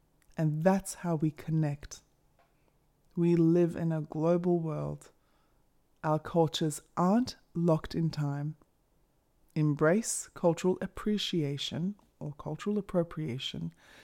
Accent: Australia; Boy, I really do love being an Australian.

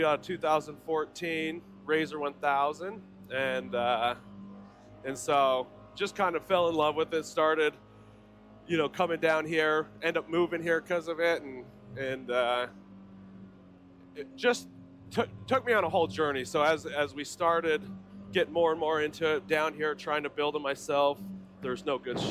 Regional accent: Salt Lake City, Utah, United States; So I always grew up, you know, in the sand dunes. So I grew up in Salt Lake or whatever

